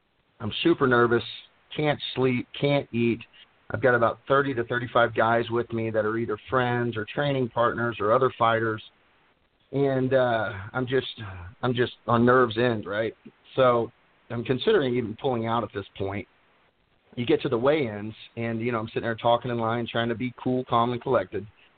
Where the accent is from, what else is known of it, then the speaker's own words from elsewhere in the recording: Tulsa, Oklahoma, United States; also born or lived in Dallas; I grew up in Tulsa, Oklahoma, and I think I was there until I was about 21 to 22, went to Dallas for a while, and then ended up back in Tulsa